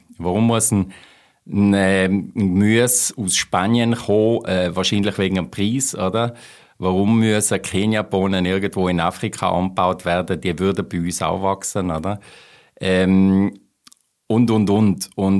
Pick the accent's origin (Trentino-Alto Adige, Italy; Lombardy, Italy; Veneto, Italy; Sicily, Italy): Trentino-Alto Adige, Italy; Also ich bin aufgewachsen in Südtirol, in einem kleinen Dorf.